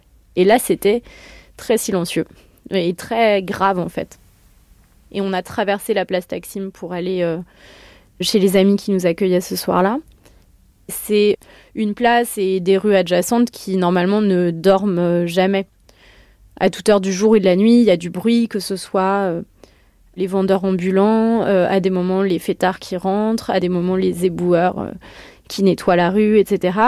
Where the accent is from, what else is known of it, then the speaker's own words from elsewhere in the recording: Paris, Île-de-France, France; born there; j'ai 35 ans. Je suis née à Paris et ma mère est française mais d'origine italienne et mon père est né en Turquie. Moi, j'ai juste la nationalité française.